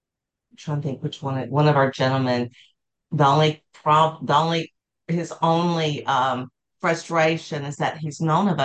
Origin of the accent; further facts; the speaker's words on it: the South, United States; And I'm like, we're in the South still. We grew up in the South. And that's not how we were raised.